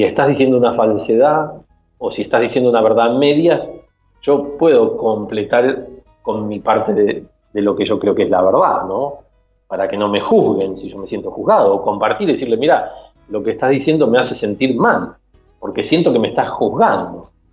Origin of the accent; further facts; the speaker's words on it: Río Negro, Argentina; born there; Es un coterráneo, yo también nací en Río Negro